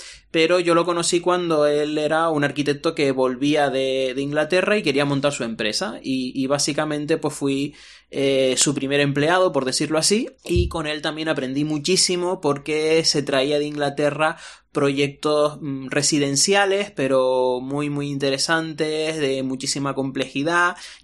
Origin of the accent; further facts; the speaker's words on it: Canary Islands, Spain; accent: Canarian; Soy natural de Tenerife, así que este acento que tengo no es porque sea andaluz o porque sea latino, es una mezcla de ambos, por decirlo así, que es el acento que tenemos los canarios